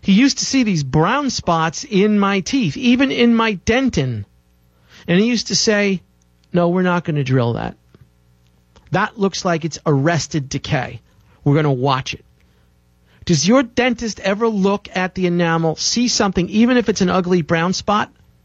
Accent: New York City, New York, United States; I did too much pizza and Coke growing up in New York City as a kid.

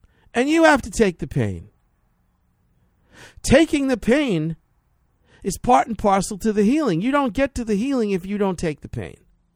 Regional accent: New York City, New York, United States; I was raised originally in the Catholic Church. And that was a lot of fun, and I got great educations. But back then in the 60s and 70s in New York City, there was a lot of focus on the suffering.

